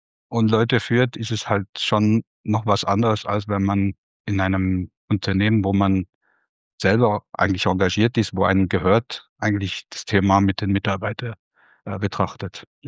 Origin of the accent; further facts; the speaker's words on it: Switzerland; Und dann bin ich wieder in die Schweiz zurückgekommen und hatte auch eine andere Kultur wiedergefunden. Also ich bin ja selber Schweizer